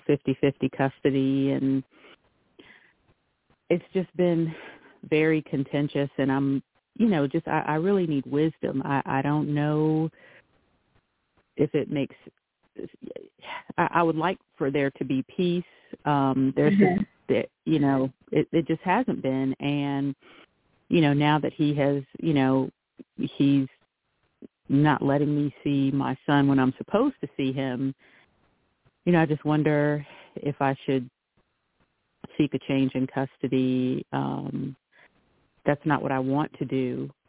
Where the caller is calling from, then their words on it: North Carolina, United States; Good morning, Sister LaShawn. … from North Carolina.